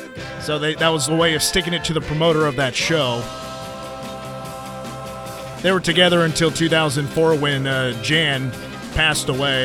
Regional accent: Kansas, United States; I'm from Kansas, just like you.

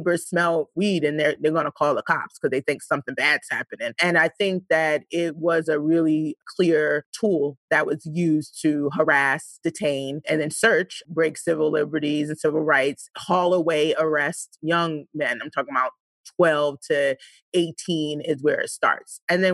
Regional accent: Brooklyn, New York, United States; So I grew up in East New York, Brooklyn.

